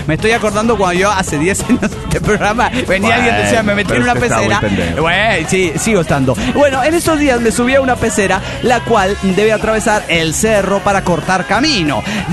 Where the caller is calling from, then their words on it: Monterrey, Nuevo León, Mexico; de Monterrey, Nuevo León, México.